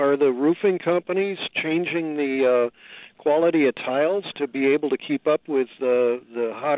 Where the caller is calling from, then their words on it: California, United States; No, I'm calling you from California.